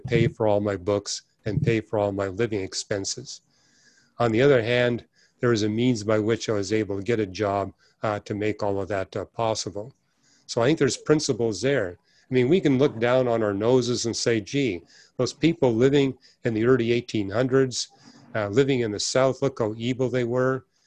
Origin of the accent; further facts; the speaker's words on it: Canada; I was raised in Canada. My parents were poor, but the way the education system was set up in Canada, even though I was in a very poor family